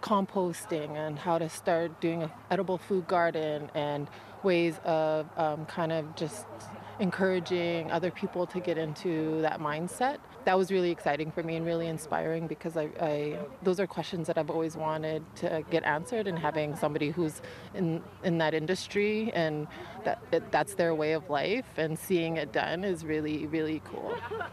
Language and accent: English; Fort Providence, Northwest Territories, Canada; I'm from Fort Providence, Northwest Territories.